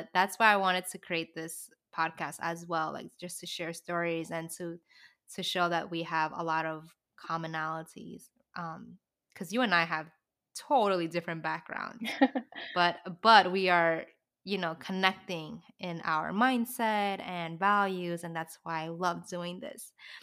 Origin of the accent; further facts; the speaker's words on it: New York, United States; I have so much love and pride for being a New Yorker